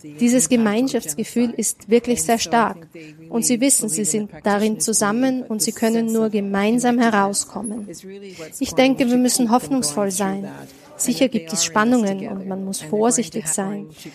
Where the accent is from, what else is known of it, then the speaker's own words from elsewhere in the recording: Canada; German is a second language; Ich bin aus Kanada und es gibt auch bei uns nicht einen Kanadier oder eine Kanadierin.